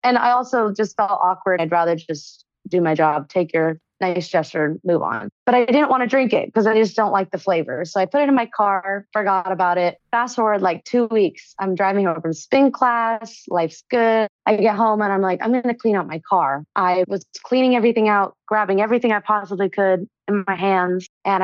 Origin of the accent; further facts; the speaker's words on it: San Diego, California, United States; Like I said, I'm from San Diego, so I was working at a brewery next to my house where my parents lived.